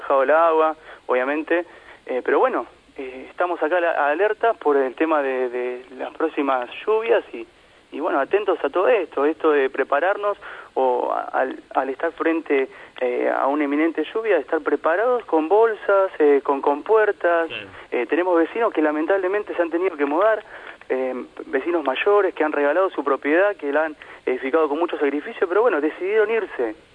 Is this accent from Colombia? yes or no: no; Moreno, Buenos Aires Province, Argentina; Para la gente que vive en Moreno, para los que nos criamos acá, nacimos, queremos seguir viviendo en Moreno.